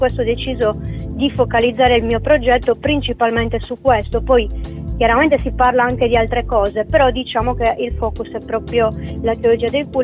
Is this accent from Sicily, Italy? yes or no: no; Sardinia, Italy; da sardi in genere che si occupano della promozione del territorio e del suo patrimonio archeologico